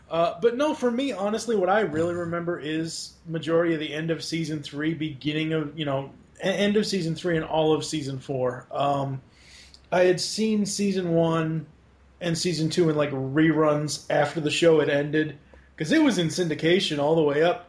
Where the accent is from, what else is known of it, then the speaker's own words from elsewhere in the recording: Massachusetts, United States; because I'm originally from Massachusetts, so...